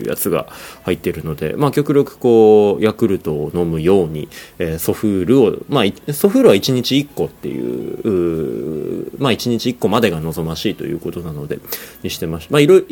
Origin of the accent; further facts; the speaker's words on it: Sapporo, Hokkaido, Japan; 子供の時はあの札幌にいたんで、ヤクルトおばさんが、札幌の実家に毎週来てくれて